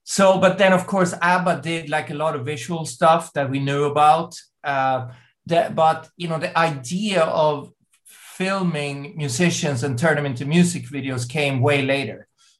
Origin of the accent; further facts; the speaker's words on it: Sweden; And I kind of grew up like middle class, you know, divorced parents.